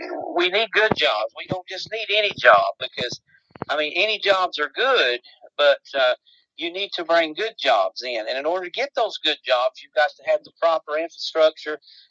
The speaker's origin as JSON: {"language": "English", "region": "Kentucky", "country": "United States", "tie": "born or raised there", "said": "I'm a Democrat, and I was born and raised here in Perry County, lifelong resident."}